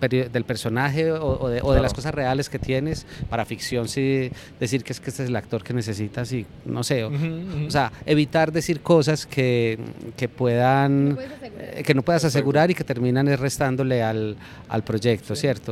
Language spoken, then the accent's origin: Spanish; Colombia; somos colombianos y esto y no nos gusta el fútbol